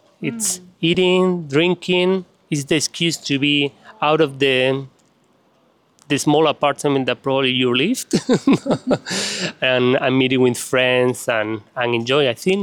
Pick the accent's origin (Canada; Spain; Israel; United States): Spain; Granada, Andalusia; English is a second language; also born or lived in Australia; now in Barcelona, Spain; But I'm origin from Granada, a small city in Andalusia